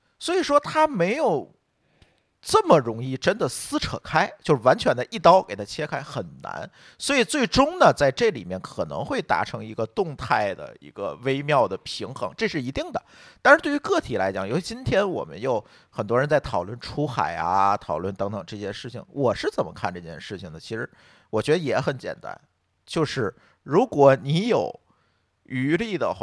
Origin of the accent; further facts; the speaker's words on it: China; 我中国人自己都没啥信心了